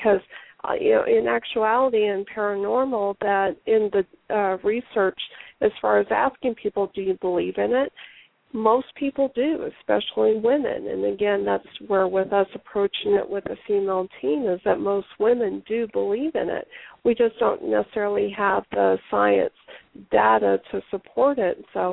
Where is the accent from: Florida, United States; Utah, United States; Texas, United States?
Texas, United States; now in California, United States; But I'm originally from Texas. Chelsea lives in Texas, but I'm out here in California.